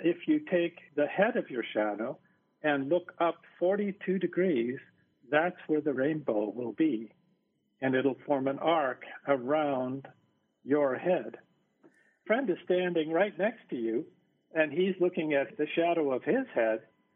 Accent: Seattle, Washington, United States; now in Hawaii, United States; I grew up in the Seattle area where we have plenty of rain, but we don't have the right combination that you need in order to get a rainbow.

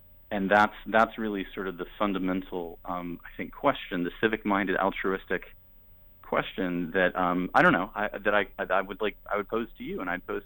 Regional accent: Bloomington, United States; I was born and raised in Bloomington

